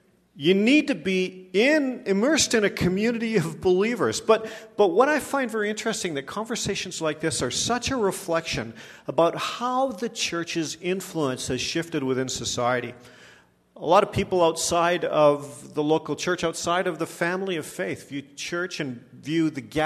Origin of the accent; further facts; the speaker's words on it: Powell River, British Columbia, Canada; I hail from the Lower Mainland. I grew up in Powell River, so kind of the Lower Mainland Island is sort of my territory.